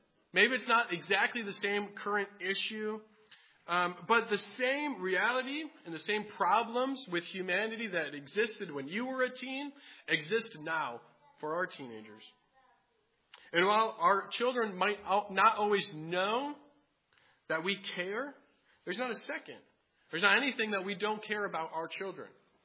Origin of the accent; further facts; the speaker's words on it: Grand Rapids, Michigan, United States; I grew up in Grand Rapids, Michigan, and the first sermon that I was going to preach was 45 minutes south in Kalamazoo, Michigan.